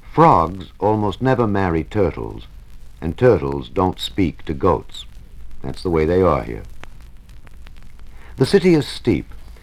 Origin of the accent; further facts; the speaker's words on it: Brooklyn, New York, United States; born there; First, myself … I was born in Brooklyn, New York, of Greek immigrant parents.